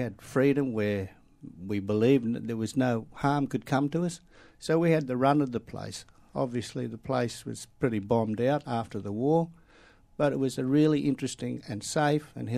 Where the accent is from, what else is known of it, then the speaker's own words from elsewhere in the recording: Sydney, New South Wales, Australia; born there; I was born in Sydney in a place called Ashfield. The rest of my brothers and sisters were born here. We came back in 1947